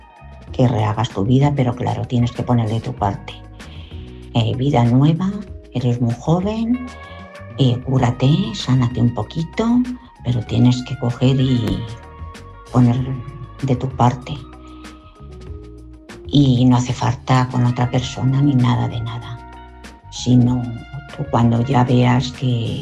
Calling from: Madrid, Community of Madrid, Spain; de Madrid.

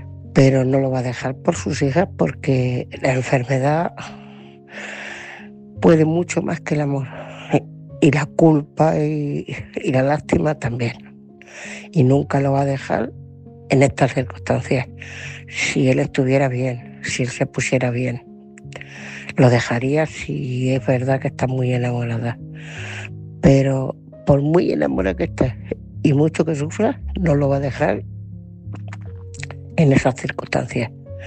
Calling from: Ciudad Real, Castilla-La Mancha, Spain; de Ciudad Real.

